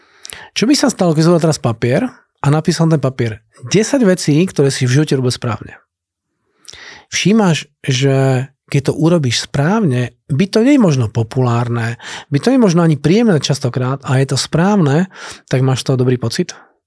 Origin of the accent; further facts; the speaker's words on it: Brno, South Moravian Region, Czechia; also born or lived in Slovakia; Ja viem, že keď som ja išiel zo Slovenska do Čiech, som vracal naspäť do Brna, pretože som rodný Brňák